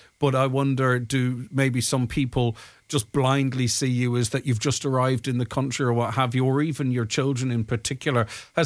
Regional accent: Nigeria; now in Ireland; They are Irish. They were born here. I'm Nigerian, I presume. But, you know, they are born and bred here in Ireland.

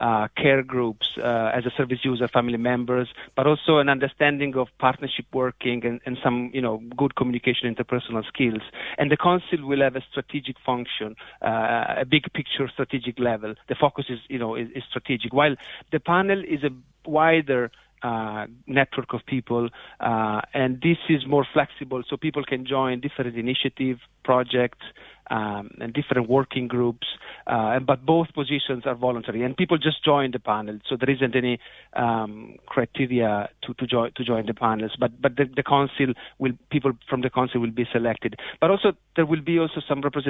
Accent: Italy; English is a second language; moved away as an adult; now in Galway, Ireland; So first of all … I am originally from Italy, and I've lived for the last 11 years in Galway

